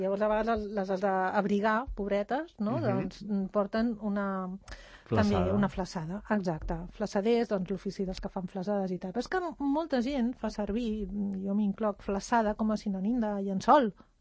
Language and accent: Catalan; Barcelona, Catalonia, Spain; jo soc del centre de Barcelona, del barri antic, del gòtic, de la Ribera